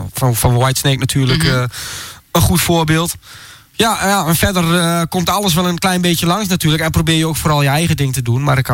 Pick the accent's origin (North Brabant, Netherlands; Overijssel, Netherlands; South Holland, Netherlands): Overijssel, Netherlands; Ommen; Ja. Ja, gemeente Ommen.